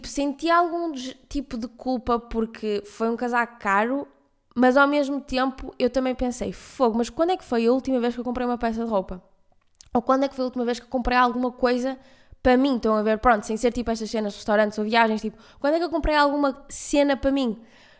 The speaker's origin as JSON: {"language": "Portuguese", "region": "Porto", "country": "Portugal", "lives_now": "Lisbon, Portugal", "said": "eu mudei de casa em 2018, eu vim do Porto para Lisboa e estou desde essa altura a pagar uma renda em Lisboa"}